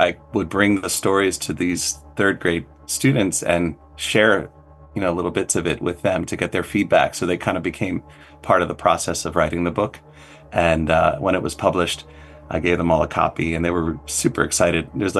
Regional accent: New Jersey, United States; now in Berkshires, United States; Well, I did grow up in the Northeast, but I'm from, well, sort of the North. I guess I grew up in New Jersey.

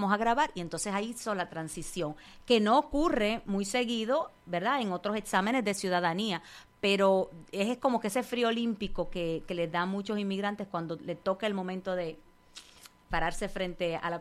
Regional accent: Dominican Republic; also born or lived in Puerto Rico; yo soy de República Dominicana y me tocó también, cuando llegó el momento, tomar mis clases de ciudadanía y tomar el examen en inglés

